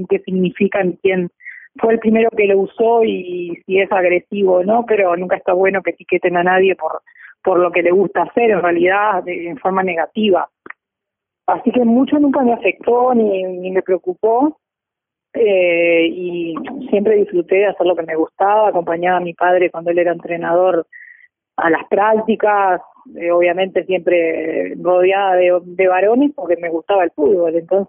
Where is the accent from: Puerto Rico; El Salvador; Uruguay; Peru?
Uruguay; Pan de Azúcar, Maldonado; also born or lived in Montevideo; Nací acá en Montevideo, pero me crié en el interior, me crié en Pan de Azúcar. Mis padres todavía viven allá, pero mi familia materna vive ahí. Y bueno, viviendo ahí, obviamente, me crié con una cancha de fútbol enfrente